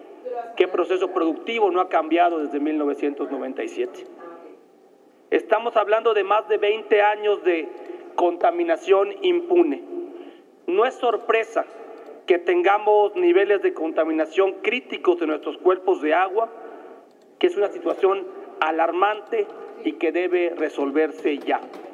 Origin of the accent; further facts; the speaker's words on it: Yucatán, Mexico; Como yucateco, soy testigo del deterioro y la contaminación evidente de los cenotes y humedales de la península de Yucatán.